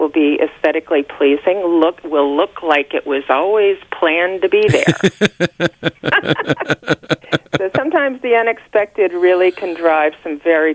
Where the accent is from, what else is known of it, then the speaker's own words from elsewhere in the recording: Cincinnati, Ohio, United States; You know, growing up in Cincinnati, there is not salt water.